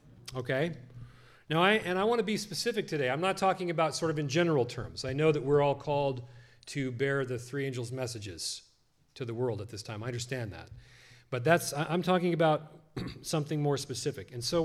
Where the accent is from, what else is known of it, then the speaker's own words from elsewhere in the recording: Angwin, California, United States; We grew up in Angwin, California.